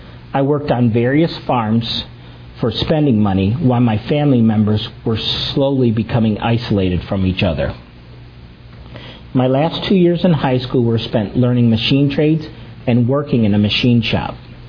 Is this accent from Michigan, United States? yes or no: yes; Detroit, Michigan, United States; I was born and raised in Michigan. My early years were spent in Detroit, where we had the pleasure of growing up near my grandparents and many of my cousins.